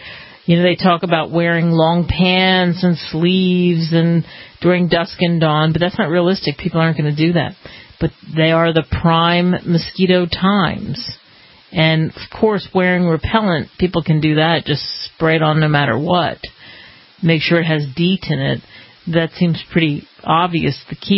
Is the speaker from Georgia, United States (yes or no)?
no; New Jersey, United States; I haven't seen a mosquito truck since I was, I want to say, 10 years old, growing up in New Jersey.